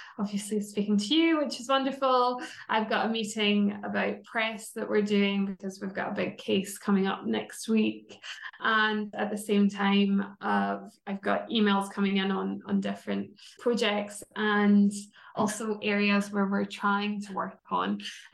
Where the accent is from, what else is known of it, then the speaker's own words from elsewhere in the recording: Glasgow, Scotland, United Kingdom; So I'm not American. You can probably tell that from my accent. I'm from Glasgow.